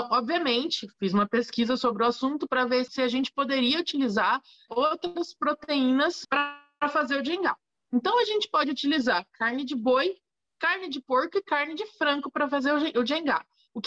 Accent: Londrina, Paraná, Brazil; Eu sou nascida e criada em Londrina, sou legítima pé vermelho. O meu avô veio para Londrina, trouxe a minha avó na garupa de Porecatu.

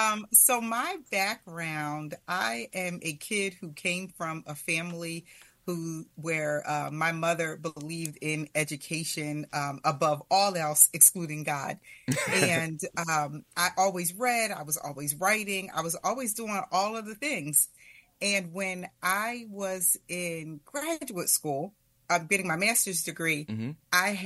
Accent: Lancaster, Pennsylvania, United States; You know, I grew up in Lancaster, Pennsylvania. I did go through the school district of Lancaster, which was, pretty diverse.

